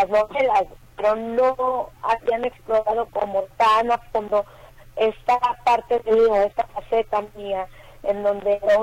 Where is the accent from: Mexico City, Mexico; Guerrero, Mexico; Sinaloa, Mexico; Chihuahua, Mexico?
Guerrero, Mexico; Acapulco; yo soy de Acapulco, yo soy guerrerense, sí.